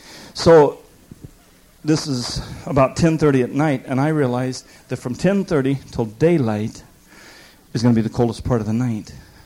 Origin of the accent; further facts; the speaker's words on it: Denver, Colorado, United States; And I had traveled in the mountains. I'd lived in Colorado. I grew up in Denver.